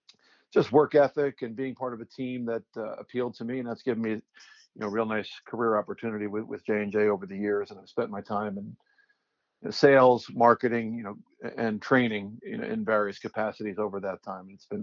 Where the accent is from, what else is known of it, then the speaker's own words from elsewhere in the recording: New Jersey, United States; So yeah, I'm from New Jersey, and my wife and I are both from New Jersey. We moved a couple of times for different career opportunities to Pittsburgh and Chicago.